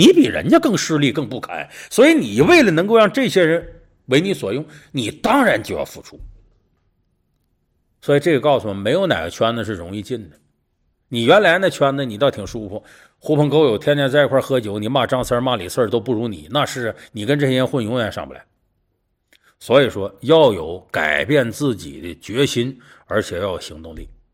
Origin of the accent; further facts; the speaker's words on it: Northeast China, China; 你说作为我作为一个东北人，我是了解东北人更容易呢